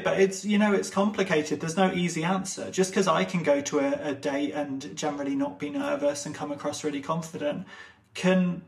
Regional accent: Ireland; who's from Dublin, like my mum and much of my family. And so being Irish, I think there's so much that I maybe take for granted of cultural differences.

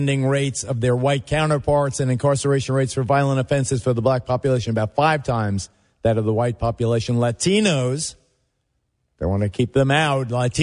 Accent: New York City, New York, United States; You can't out-street me. … from Avenue C.

